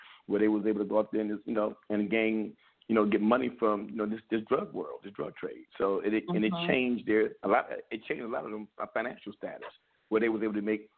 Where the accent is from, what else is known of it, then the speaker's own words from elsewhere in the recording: Washington, District of Columbia, United States; But, you know, us growing up in Washington, D.C. on the southeast side, you know, we're at the bottom of the hill on Avenue, Minnesota Avenue.